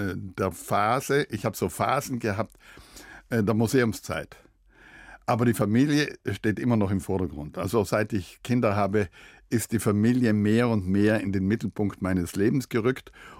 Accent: Trentino-Alto Adige, Italy; Ich bin ja Südtiroler und damit italienischer Staatsbürger.

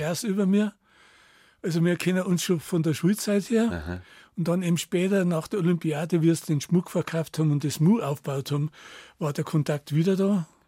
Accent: Munich, Bavaria, Germany; now in Unterhaching, Germany; Ich bin gebürtiger Münchner, allerdings jetzt zwangsrekrutiert nach Unteraching.

